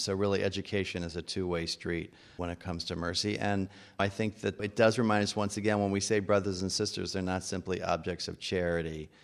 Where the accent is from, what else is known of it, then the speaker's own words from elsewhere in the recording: United States; I would like to see my home country, the United States, be much more open and welcoming to Syrian refugees.